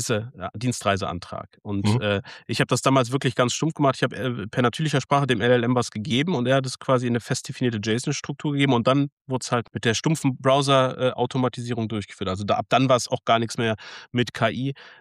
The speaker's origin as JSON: {"language": "German", "town": "Paderborn", "region": "North Rhine-Westphalia", "country": "Germany", "said": "Wir bewegen uns in unserer Region, ich komme aus Paderborn, da haben wir extrem viele kleine und mittelständische Unternehmen."}